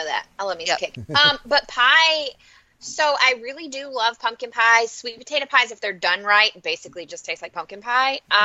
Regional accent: Kentucky, United States; We're from Kentucky. Like, seriously, you getting some ammo.

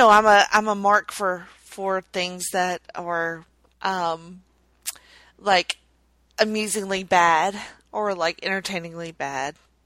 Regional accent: the South, United States; Like, you know, I'm from the South, so, like, a two-story house is sort of a novelty for me anyway.

